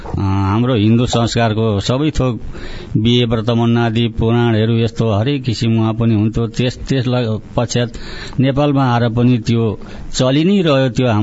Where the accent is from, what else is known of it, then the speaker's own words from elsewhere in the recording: Chokana, Chirang District, Bhutan; मेरो जन्म भएको त भुटानको चिराङ छोकाना भन्ने ठाउँमा मेरो जन्म भएको हो